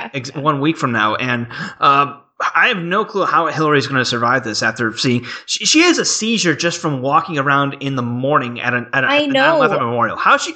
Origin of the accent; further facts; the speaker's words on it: Syracuse, New York, United States; Living in growing up in Syracuse, New York, you cross Pennsylvania, and it's like you're in the deep south of all these churches everywhere.